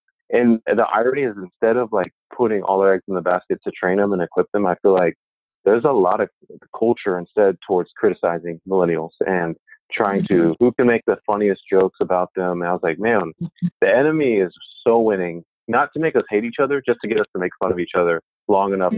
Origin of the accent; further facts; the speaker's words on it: Texas, United States; So I'm from Texas. I just had to drive here to do this podcast. It's crazy hot in Texas.